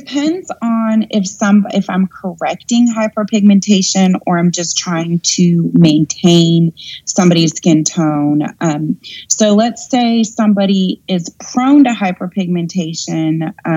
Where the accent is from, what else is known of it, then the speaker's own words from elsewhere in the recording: California, United States; now in Charlotte, United States; And growing up in California, which was a little bit more, you know, forward with the cosmetic industry, I was around estheticians, 25 years ago. And so then when I moved to Charlotte later